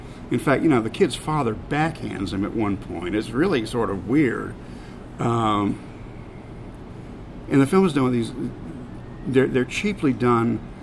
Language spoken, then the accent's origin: English; Florida, United States; the reason that it had the impact on me that it did was I grew up in Florida.